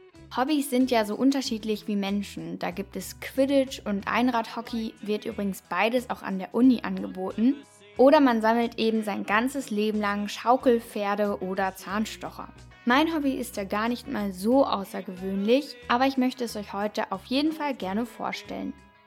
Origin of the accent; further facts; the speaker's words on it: Osnabrück, Lower Saxony, Germany; In meiner Heimatstadt Osnabrück